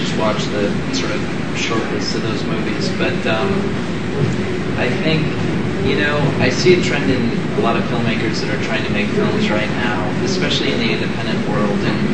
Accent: Salt Lake City, Utah, United States; I grew up and I was raised in Salt Lake, and Mormons tend to put bad things away

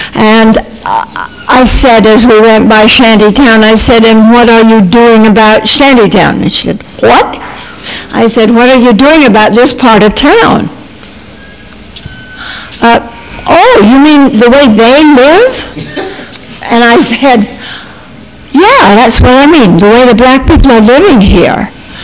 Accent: Provo, Utah, United States; I was raised in Provo, so on my way to Europe with my father when I was three

